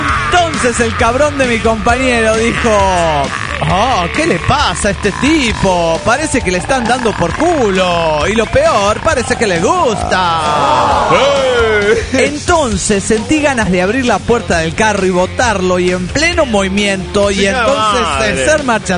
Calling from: Uruguay; de la República de todo Uruguay.

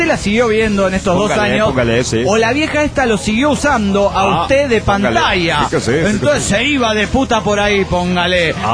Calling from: Cochabamba, Bolivia; desde Cochabamba, Bolivia.

